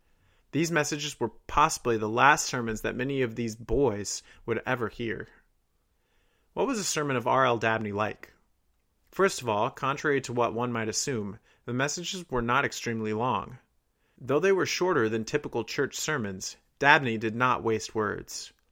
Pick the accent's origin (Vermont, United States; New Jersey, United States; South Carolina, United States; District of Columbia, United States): South Carolina, United States; moved away; I grew up in the South without any real devotion to my Civil War heritage, even though my state of South Carolina was the first to secede from the Union. When I relocated to the North, never to permanently return to the South